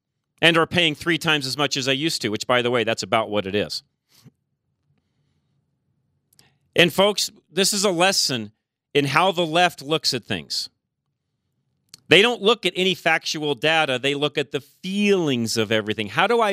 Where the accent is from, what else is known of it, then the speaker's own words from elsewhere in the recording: United States; And frankly, again, as an American, what do we lose when another country doesn't respect us?